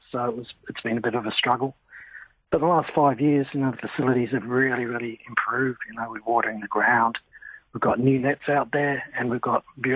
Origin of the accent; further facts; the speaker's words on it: Melbourne, Victoria, Australia; also born or lived in Elwood; I'm from Melbourne originally. I moved out here 16 years ago, originally from Elwood.